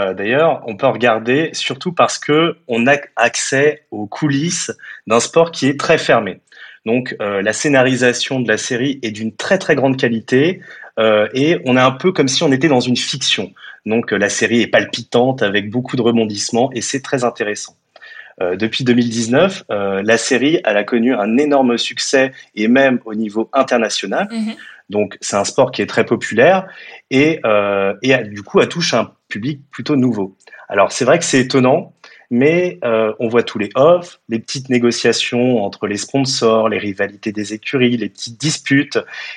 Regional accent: France; Donc là, on est fiers, en plus, en tant que Français.

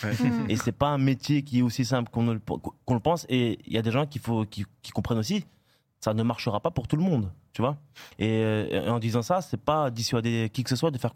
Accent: Grand Est, France; Donc, je suis alsacien, frérot.

